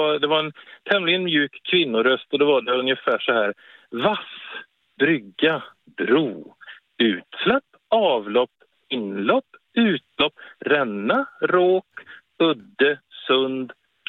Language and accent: Swedish; Vara, Västra Götaland County, Sweden; det var någon som faktiskt sa att jag har fått spela in ifall de ska ha pejling hemma i Vara.